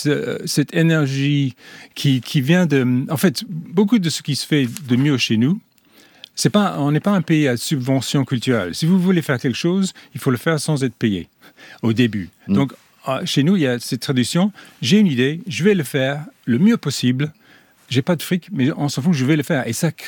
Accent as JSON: {"language": "French", "region": "London", "country": "United Kingdom", "said": "Ça se passe chez nous à Londres."}